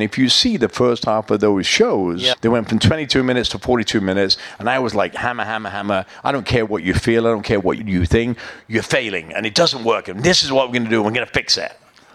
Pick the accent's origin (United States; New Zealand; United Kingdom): United Kingdom; England; moved away as an adult; I came from England. I was married. Annalise was about 4 months old. We lived in a hotel.